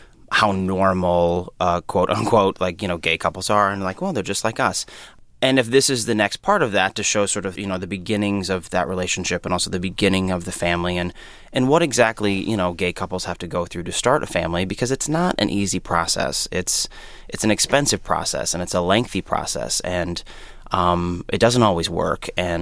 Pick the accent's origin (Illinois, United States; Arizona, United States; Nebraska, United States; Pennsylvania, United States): Nebraska, United States; moved away; He's from Indiana. I'm from Nebraska. We were both raised Catholic. We both moved to, you know, big cities sort of as soon as we could.